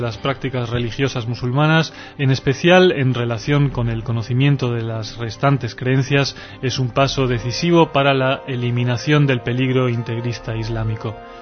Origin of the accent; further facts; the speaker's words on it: Spain; tanto como españoles y también como judíos